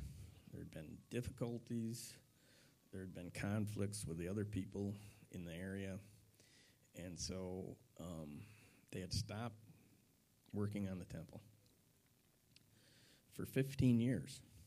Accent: Michigan, United States; I mean, I grew up in Michigan. You never went to the big city.

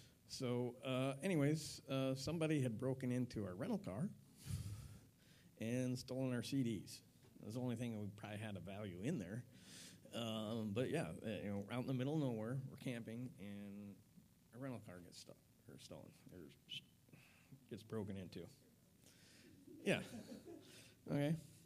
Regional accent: Michigan, United States; I mean, I grew up in Michigan. You never went to the big city.

